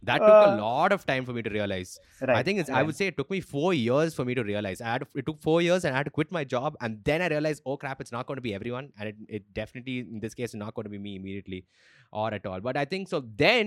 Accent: England, United Kingdom; as an English comic, I realized that the odds are heavily stacked against all of us.

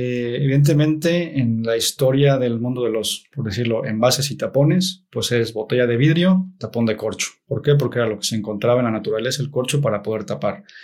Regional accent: Mexico; o al menos en Latinoamérica o México, yo soy de México

